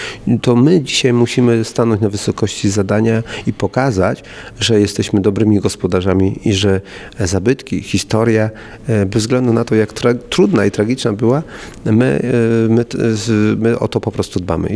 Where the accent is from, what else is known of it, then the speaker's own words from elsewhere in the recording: Szczecin, West Pomeranian Voivodeship, Poland; Ja, panie redaktorze, czasami słyszę, że ja jestem posłem opcji niemieckiej, ponieważ jestem ze Szczecina.